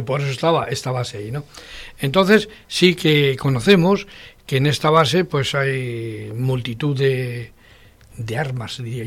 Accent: Spain; para mí yo soy español, ¿vale? Y castellano.

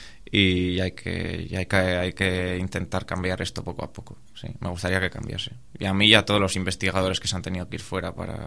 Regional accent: Spain; A mí, cuando digo que soy español, me sitúan en México.

